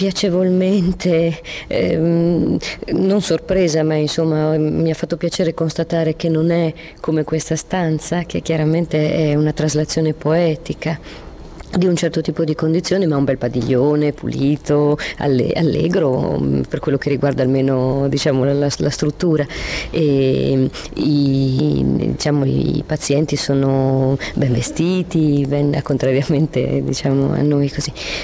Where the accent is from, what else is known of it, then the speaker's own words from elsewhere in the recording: Varese, Lombardy, Italy; now in Trieste, Italy; Io poi non sono di Trieste, io sono adottata, di triestina di adozione, ma vengo da Varese